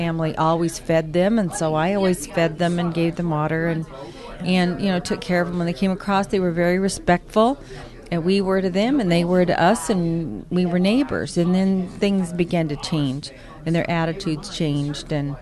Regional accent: Colorado, United States; moved away; But I was raised in Colorado.

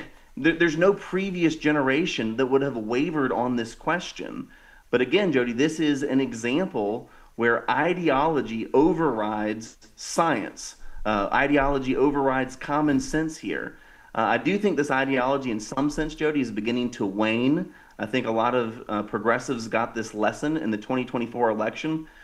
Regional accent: Florida, United States; Senator Moody from my home state of Florida

